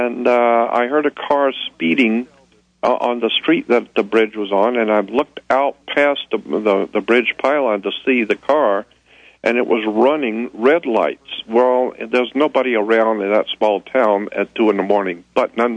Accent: Pensacola, Florida, United States; born there; I was born in a town called Pensacola, Florida.

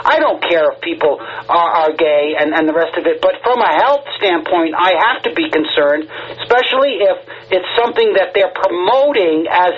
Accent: Massachusetts, United States; And I'm from Massachusetts, so I know what they've done there.

